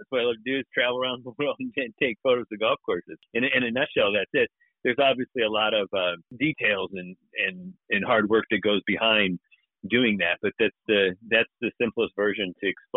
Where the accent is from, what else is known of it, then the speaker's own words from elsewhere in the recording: Indiana, United States; Originally, I was born in Indiana. So I grew up as an Indiana kid